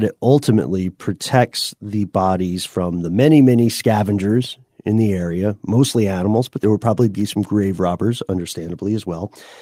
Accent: Tennessee, United States; accent: Tennessee; Perhaps my Tennessee accent is

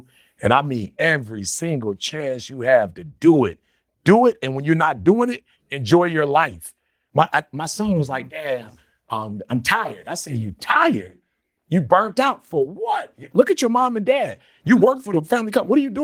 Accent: Detroit, Michigan, United States; We grew up in a working class home. We grew up in Detroit. We grew up blue collar.

